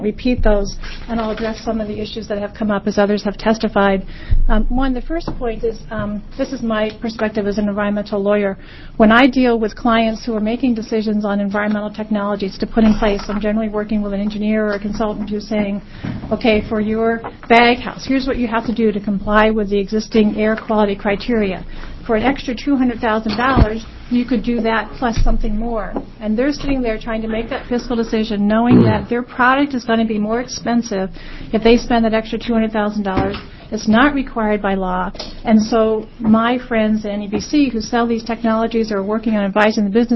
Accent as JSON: {"language": "English", "region": "Oregon", "country": "United States", "said": "I'm from Multnomah County."}